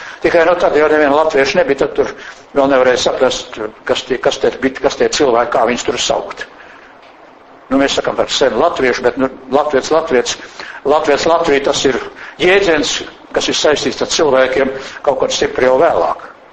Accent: Vidzeme, Latvia; vismaz man tur tādī manā dzimtajā pusē augšā, ziemeļvidzemē

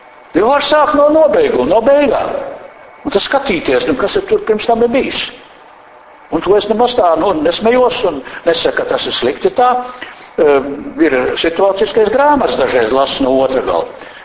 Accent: Valka Municipality, Latvia; tas ir manā dzimtajā pusē, tas ir ceļš netālu no Valkas braucot uz Smilteni

